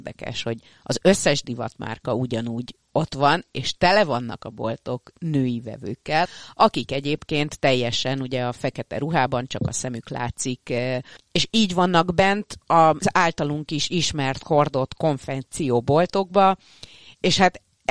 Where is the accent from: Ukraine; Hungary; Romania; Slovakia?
Hungary; és ő megkérdezte, hogy mi honnan érkeztünk. Mondtam, hogy magyarok vagyunk. Azt addigra már megtanultam, hogy azt így mondani kell hozzá, hogy az Európában van, és hogy Németországhoz közel ez